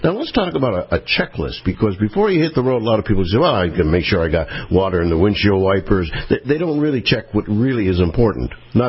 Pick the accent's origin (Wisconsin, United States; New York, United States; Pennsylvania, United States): Pennsylvania, United States; now in Florida, United States; Yeah, and that's the reason why I'm down here from Pennsylvania.